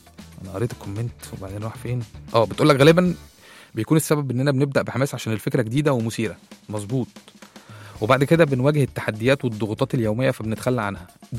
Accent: Egypt; ده مبدا عالمي مش احنا بس مصريين شغالين بيه

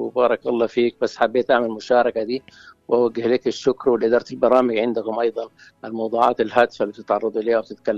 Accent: Saudi Arabia; من السعودية.

